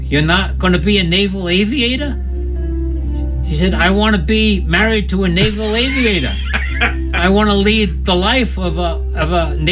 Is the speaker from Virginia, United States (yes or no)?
no; Tiverton, Rhode Island, United States; I came from Tiverton, Rhode Island.